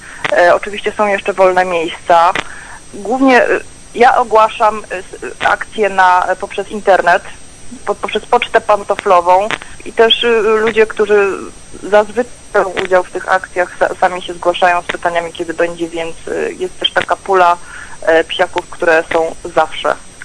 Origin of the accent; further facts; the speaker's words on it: Bytom, Silesian Voivodeship, Poland; jestem z Bytomia.